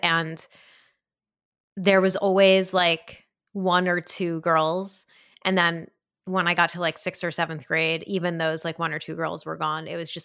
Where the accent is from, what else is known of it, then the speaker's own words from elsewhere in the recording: New Haven, Connecticut, United States; No, I did. I grew up in New Haven.